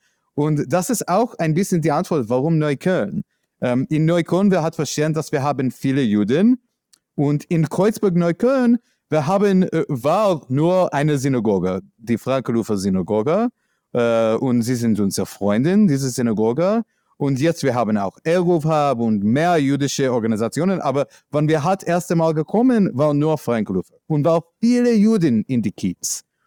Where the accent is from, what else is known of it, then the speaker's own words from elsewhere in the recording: New York, United States; German is a second language; now in Berlin, Germany; Okay, ich komme aus New York, ja.